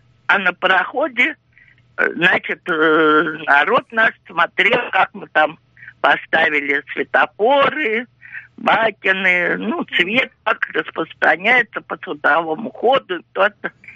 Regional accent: Moscow, Russia; Я коренная москвичка из рода в род, древнего рода. С первым обозом пришел наш род сюда, в Москву, с Юрием Долгорукиным.

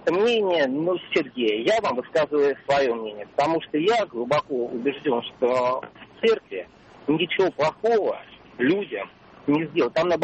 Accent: Moscow, Russia; я из Москвы.

